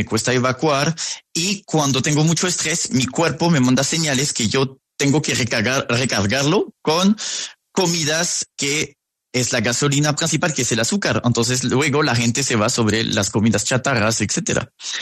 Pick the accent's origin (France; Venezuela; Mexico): France; Yo soy de Francia.